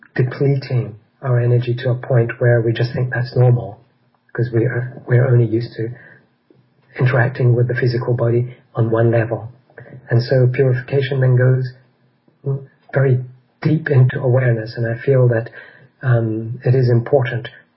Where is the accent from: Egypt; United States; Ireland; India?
Egypt; I grew up in Egypt. My parents worked there.